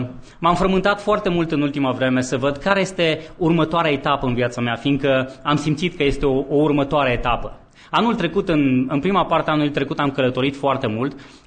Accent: Hațeg, Hunedoara County, Romania; moved away as an adult; also born or lived in Craiova; În 91, deși sunt din Hațeg deloc, am plecat la facultate în Craiova. Niciun ardelean sănătos la minte nu trece munții

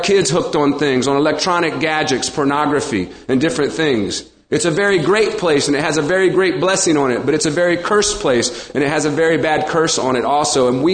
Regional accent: Indiana, United States; now in Phoenix, United States; I'm an American. I was born here, raised here, bred here. Indiana, moved to Phoenix.

